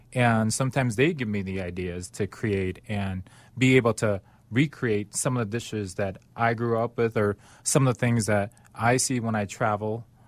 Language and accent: English; Chicago, Illinois, United States; Growing up in Chicago, went to grade school, high school, and I decided junior in high school, I need to find something that I'm good at or need to go to college.